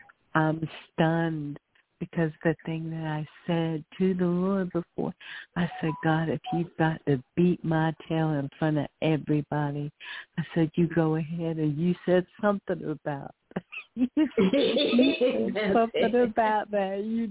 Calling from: Newport, North Carolina, United States; I'm calling from Newport, North Carolina.

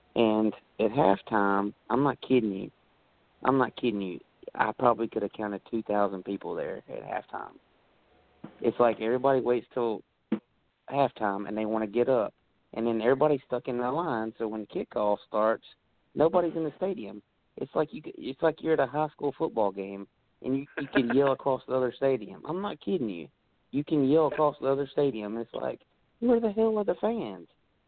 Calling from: Burlington, North Carolina, United States; Yeah, Burlington. Right near Greensboro.

